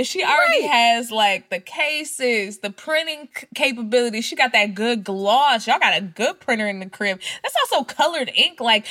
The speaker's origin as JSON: {"language": "English", "town": "Dallas", "region": "Texas", "country": "United States", "said": "Okay, H-Town, I'm from Dallas. Shut it down."}